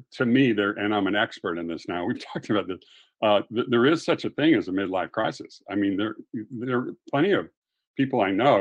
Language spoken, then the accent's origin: English; Los Angeles, California, United States; So, I was a fanatic growing up in West LA, and I played in high school, played in college over there at Wesleyan in Connecticut, Division III.